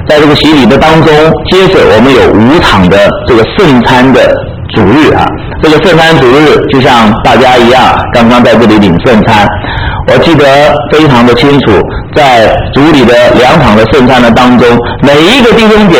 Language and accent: Chinese; China